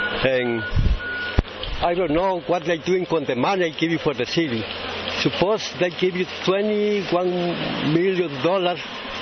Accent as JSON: {"language": "English", "country": "Guatemala", "said": "I am from Guatemala."}